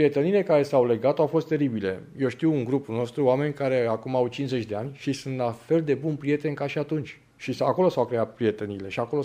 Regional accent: Oltenița, Călărași County, Romania; Eu vin dintr-un oraș mic, făcut faimos după Revoluție, vin din Oltenița, din județul Călăraș, unde s-a născut fostul președinte Ion Iliescu, unde erau doar 6 școli gimnaziale, atât, și 2 licee.

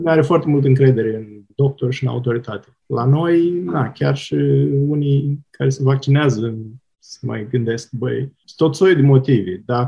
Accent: Romania; moved away as an adult; now in Australia; Sunt român, sunt venit aici de 11 ani.

